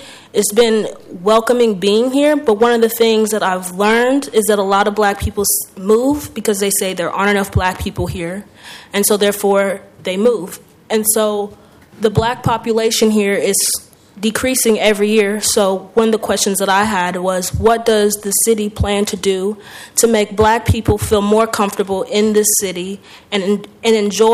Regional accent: Indiana, United States; moved away as an adult; I am originally from Indiana. After going to Indiana University about 7 years ago, decided it wasn't the environment for me, and I moved to Washington, D.C.

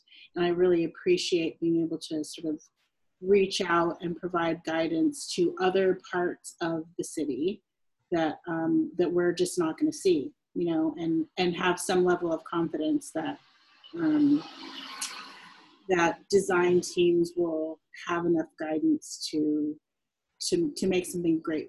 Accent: Portland, Oregon, United States; because I grew up in Portland and it looked the same in a lot of areas for a really long time.

